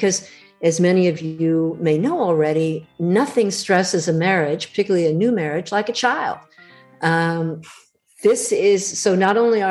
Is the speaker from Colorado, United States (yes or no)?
no; Pasadena, California, United States; I am a grandma from California, actually technically from Pasadena, California, which I don't know, some people have heard of Pasadena.